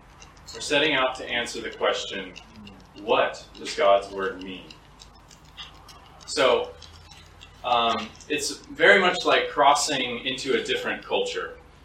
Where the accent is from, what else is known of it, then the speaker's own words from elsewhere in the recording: United States; moved away; If you can't tell, this isn't my home culture either. I'm an American. My accent, I'm pretty sure, betrays me.